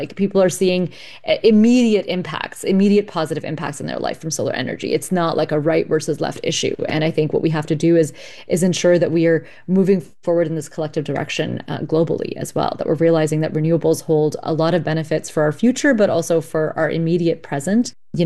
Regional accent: Pakistan; I come from Pakistan

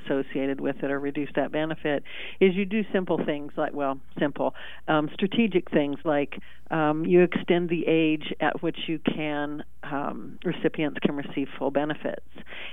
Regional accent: Pendleton, Oregon, United States; Hey, thanks for the invitation. I'm from Pendleton, so it's nice to be on an Oregon station.

